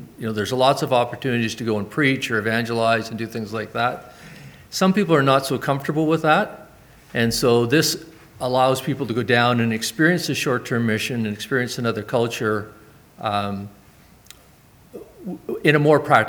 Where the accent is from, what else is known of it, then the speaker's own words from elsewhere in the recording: Bruce Mines, Ontario, Canada; also born or lived in Sault Ste. Marie; I grew up in Bruce Mines and spent the first 19 years of my life there, and went off to university in Waterloo for 4 years, came back, moved to Sault Ste. Marie.